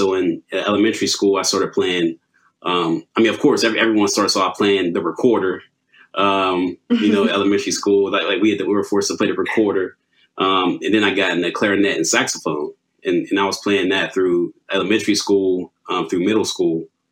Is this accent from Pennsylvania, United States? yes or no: yes; Pittsburgh, Pennsylvania, United States; I'm born and raised in Pittsburgh, PA. That's where I'm at presently.